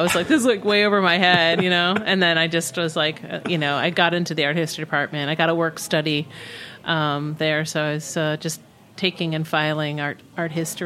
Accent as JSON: {"language": "English", "town": "Buffalo", "region": "New York", "country": "United States", "tie": "born or raised there", "also_born_or_lived": "Cleveland", "moved": "as an adult", "said": "I was born in Buffalo, New York. I grew up there. And when I was 18, I went to college in Cleveland. And then, you know, when I graduated, I moved to New York, moved to the East Village."}